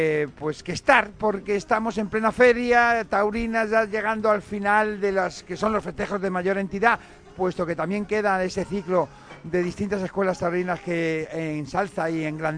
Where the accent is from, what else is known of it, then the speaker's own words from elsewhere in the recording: Colmenar Viejo, Community of Madrid, Spain; es de mi pueblo de Colmenar Viejo, aunque yo estos días soy malagueño y malaguista a muerte